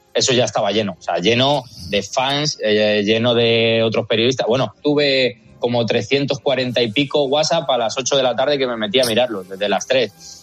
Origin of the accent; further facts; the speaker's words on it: Madrid, Community of Madrid, Spain; Yo que soy de Madrid toda la vida, se me hace un poco más fácil